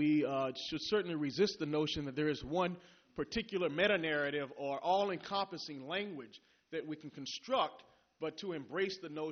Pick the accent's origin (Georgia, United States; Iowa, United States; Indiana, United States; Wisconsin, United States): Georgia, United States; Vidalia; Now, I'm from Georgia, southeast Georgia, a little place called Vidalia.